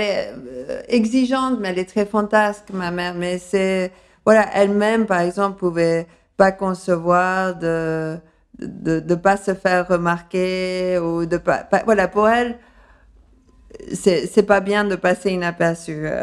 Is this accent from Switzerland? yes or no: no; Paris, Île-de-France, France; accent: slight English accent; also born or lived in London, United Kingdom; Et à Londres. C'est pour ça que j'ai un accent un peu indéfini, mais avec un léger accent anglais aussi.